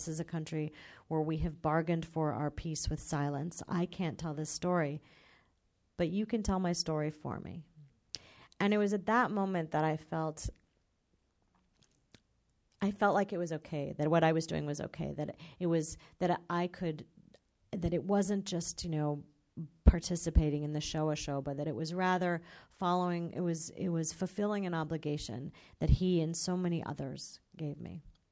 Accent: United States; And I very loudly, because I am American, said, "Yes, yes, I am a Jew."

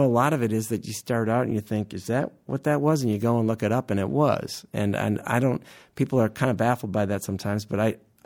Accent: Ann Arbor, Michigan, United States; You know, growing up in Ann Arbor, I have some vague understanding of its importance in the town

